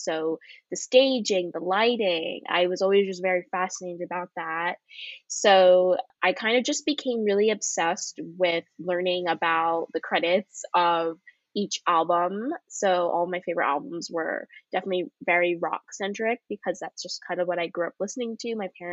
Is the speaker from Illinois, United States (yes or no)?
yes; Chicago, Illinois, United States; I'm originally from Chicago, and Chicago is just a very music-centric city. So I grew up going to concerts and tiny little festivals